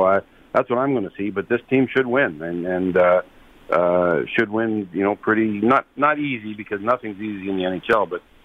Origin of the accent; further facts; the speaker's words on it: Saskatchewan, Canada; especially when you're a Canadian kid. Anyways, I grew up in Saskatchewan